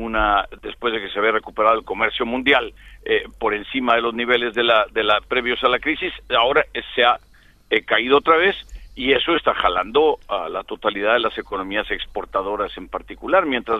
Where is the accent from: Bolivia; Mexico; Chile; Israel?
Mexico; Yo se lo digo porque yo soy mexicano, yo he pasado por esas experiencias.